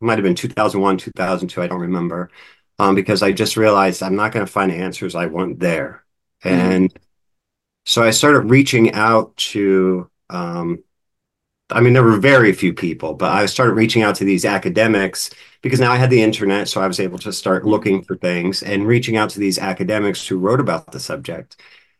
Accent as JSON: {"language": "English", "region": "Pennsylvania", "country": "United States", "tie": "born or raised there", "said": "And even though I had been born and raised in Pennsylvania German culture, I had never heard of like these various gods and goddesses my whole life until this witchcraft stuff."}